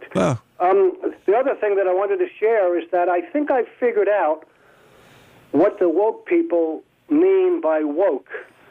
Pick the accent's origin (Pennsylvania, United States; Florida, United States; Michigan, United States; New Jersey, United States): New Jersey, United States; Elizabeth; moved away; I'm from Elizabeth, New Jersey. I've been down here 46 years.